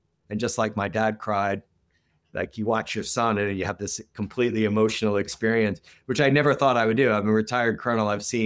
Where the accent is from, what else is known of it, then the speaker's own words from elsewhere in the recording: Toms River, New Jersey, United States; where I grew up in Toms River, they all share an office.